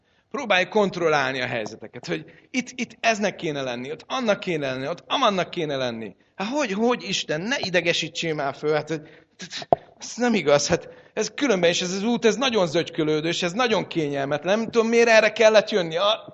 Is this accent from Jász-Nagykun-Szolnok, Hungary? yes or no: no; Budapest, Hungary; now in Szeged, Hungary; Pösti gyerek vagyok, ott nőttem fel, sokat autóztam, annyira jó volt, mikor Szegedre jöttünk, hogy 10 perc alatt el lehet érni bárhová.